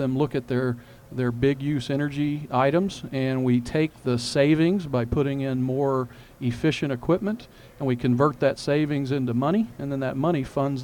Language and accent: English; the South, United States; now in Missouri, United States; I'm a native Midwesterner. I grew up in the South and moved up to Missouri about 22 years ago.